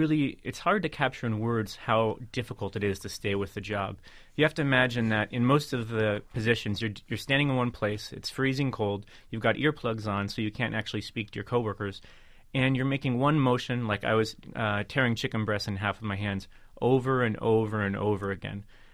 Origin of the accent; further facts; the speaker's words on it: New York City, New York, United States; because for one thing, I'm from New York City. I have a New York driver's license.